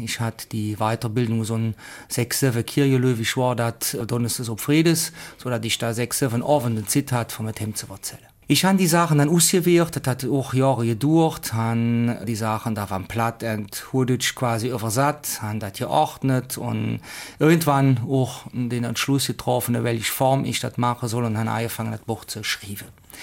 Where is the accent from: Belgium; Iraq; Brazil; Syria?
Belgium; Hünningen, Wallonia; now in Emmels, Belgium; ich stamme aus Hönningen, Hönningen bei Böllingen, wie man mit Blatt hört, und sehe jetzt alt über 50 Jahre in Emmels. Ich habe einfach noch Wurzeln in Hönningen